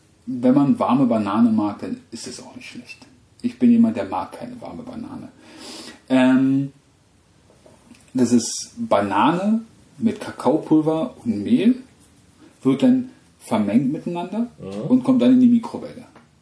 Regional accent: eastern Germany, Germany; bin ja ein Kind des Ostens und als dann die Mauer aufging

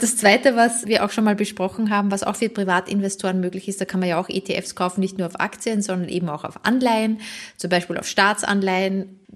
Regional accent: Austria; St. Pölten heißt die, die ist so 40 Kilometer entfernt von Wien, auch eine Studentenstadt und das ist halt eben so meine Heimatstadt.

